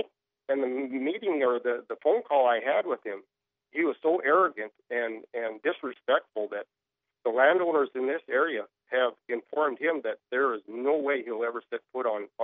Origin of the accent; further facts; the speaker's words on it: Killdeer, North Dakota, United States; I'm a rancher from Killdeer.